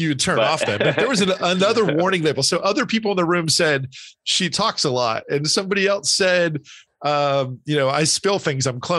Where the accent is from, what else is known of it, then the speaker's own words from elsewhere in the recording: New Jersey, United States; I grew up in New Jersey. So that's kind of my home part of the country.